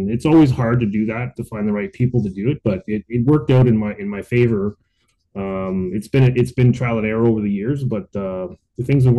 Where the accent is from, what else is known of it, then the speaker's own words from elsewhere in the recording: Montreal, Quebec, Canada; now in Ottawa, Canada; I was originally born and raised in Montreal. I moved to Ottawa in 1999.